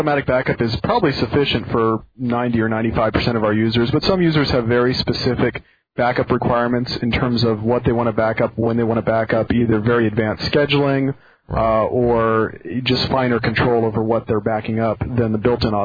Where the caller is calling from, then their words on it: Atlanta, Georgia, United States; I'm in Atlanta.